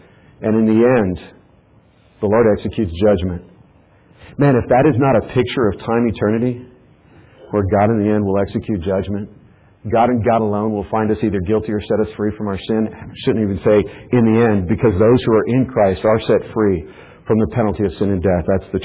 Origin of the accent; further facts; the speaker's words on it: Texas, United States; I'm Texan, so we get about 7 or 8 words.